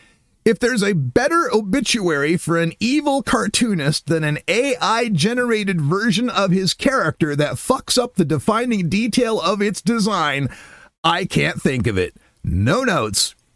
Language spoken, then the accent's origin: English; Oregon, United States; we're going to take a look up here in my home state in Portland, Oregon